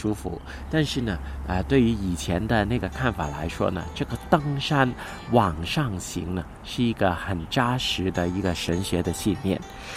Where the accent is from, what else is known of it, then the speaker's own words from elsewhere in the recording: Hong Kong; 我说哎呀我从香港过来专门参观